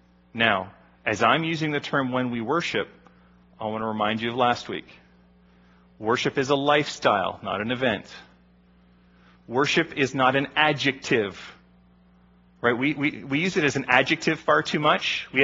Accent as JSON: {"language": "English", "region": "Ontario", "country": "Canada", "tie": "born or raised there", "said": "I grew up in Waterloo County, okay? So I grew up in old order Mennonite country."}